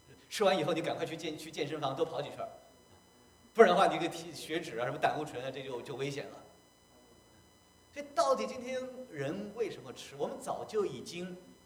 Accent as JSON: {"language": "Chinese", "country": "China", "moved": "as an adult", "lives_now": "United States", "said": "我中国人是最会做饭的。我记得刚来美国的时候，啊，刚来美国的时候呢，那时候90年代嘛"}